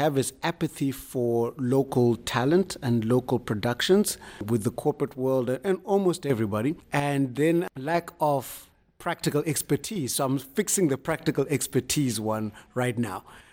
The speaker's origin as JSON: {"language": "English", "country": "Zimbabwe", "said": "I'm from Zimbabwe."}